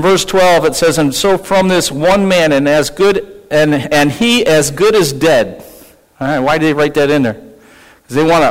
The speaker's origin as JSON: {"language": "English", "region": "East Coast", "country": "United States", "said": "now I'm from the East Coast, and I love curvy roads"}